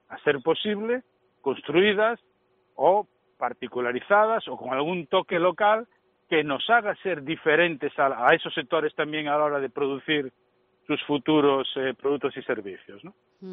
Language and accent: Spanish; Oviedo, Asturias, Spain; born there; now in Galicia, Spain; Yo, oye, como que soy gallego de adopción, porque nací en Oviedo, que me siento tan gallego como el demás